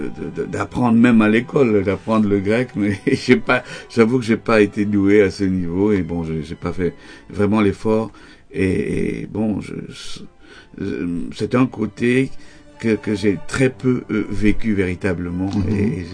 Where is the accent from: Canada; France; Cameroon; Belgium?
Cameroon; je suis né en Afrique, je suis né au Cameroun, et j'ai passé ma première partie de ma vie là-bas, et c'est vrai que je connais très peu la Grèce. Mon père était de l'île de Rhodes